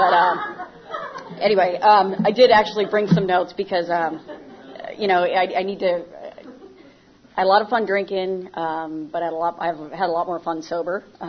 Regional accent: Michigan, United States; This was back in Michigan. I grew up in Michigan. And moved out to the suburbs.

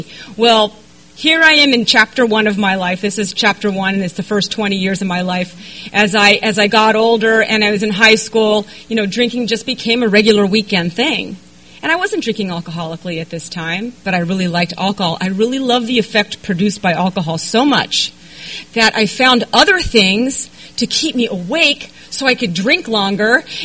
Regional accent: Coronado, California, United States; I grew up in Coronado, so no, I didn't have money. We were the poorest ones there.

